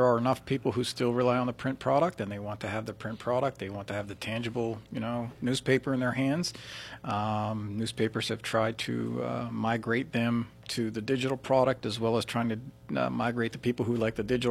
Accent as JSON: {"language": "English", "town": "Ellwood City", "region": "Pennsylvania", "country": "United States", "said": "I'm from Elwood City, and I went to Lincoln High School."}